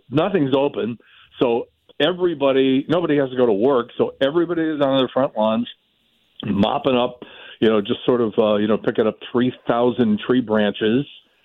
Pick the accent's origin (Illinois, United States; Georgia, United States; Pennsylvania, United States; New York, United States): Illinois, United States; Chicago; now in St. Louis, United States; I grew up in Chicago, followed the Cubs in St. Louis for almost 40 years, followed the Cardinals